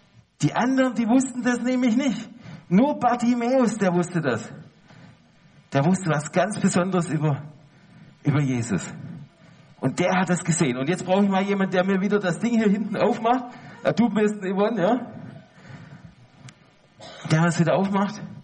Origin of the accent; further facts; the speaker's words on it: western Germany, Germany; Ich komme aus dem Westen